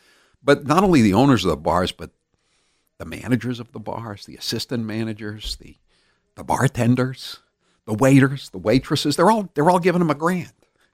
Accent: United States; at least Cumberland and York counties where I'm from, never left.

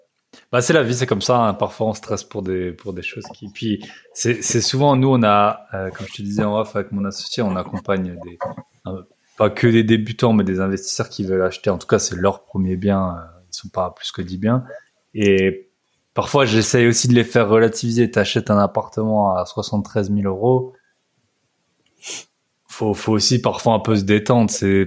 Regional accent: Grand Est, France; Moi, je connais, vu que je suis alsacien, je connais bien les pays suisses.

